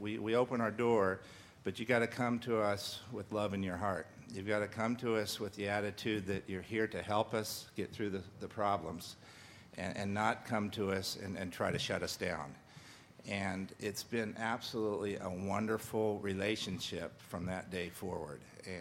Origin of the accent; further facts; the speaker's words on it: Ferndale, California, United States; now in Crescent City, United States; I actually am currently from Crescent City up in Del Norte County, but I grew up here in Ferndale.